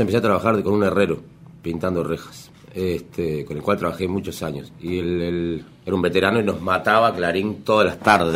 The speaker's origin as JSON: {"language": "Spanish", "country": "Uruguay", "said": "yo mismo, siendo uruguayo, es parte de nuestra idiosincrasia"}